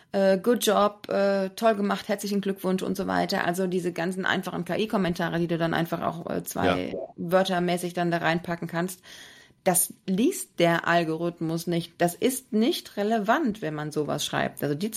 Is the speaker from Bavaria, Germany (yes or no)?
no; Cologne, North Rhine-Westphalia, Germany; weil ich komme aus Köln